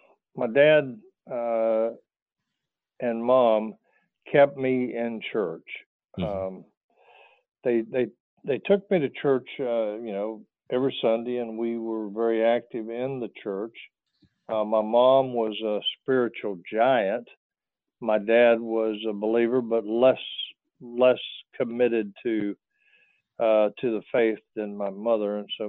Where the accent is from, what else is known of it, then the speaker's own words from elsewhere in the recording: North Carolina, United States; You know, growing up in North Carolina, and I had a tradition in my family that if you were a male, and … that you were expected to serve your country in the military.